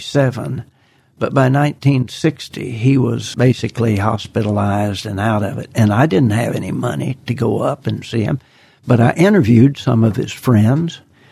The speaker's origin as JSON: {"language": "English", "region": "Oklahoma", "country": "United States", "said": "I went up and told Pete that I was from Oklahoma and I loved … we have been friends ever since."}